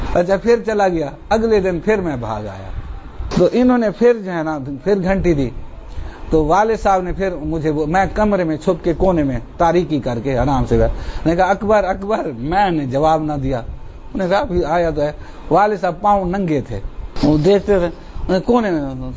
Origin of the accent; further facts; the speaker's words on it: Punjab, Pakistan; ہم چولستان کے رہنے والے ہیں, میں میٹرک پاس تھا صرف, اور پھر اپنے گاؤں میں ہی پرائمری ٹیچر ان ٹرین لگ گئے.